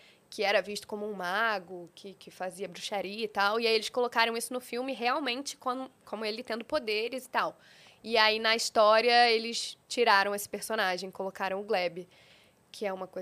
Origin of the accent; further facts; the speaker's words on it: Rio de Janeiro, Brazil; accent: carioca; eu sou do Rio. Então, eu tenho o meu sotaque, né? O meu sotaque chiado.